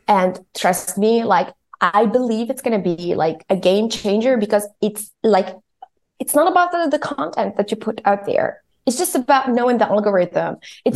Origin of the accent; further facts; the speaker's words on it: Tunisia; because like I was born and raised in Tunisia, and I was in South Africa